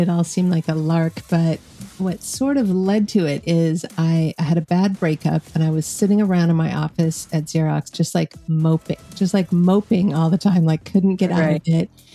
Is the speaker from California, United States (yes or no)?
yes; California, United States; now in Los Angeles, United States; Born and raised in California, and more Northern California where I grew up, and I moved to Los Angeles to go to UCLA. Never left.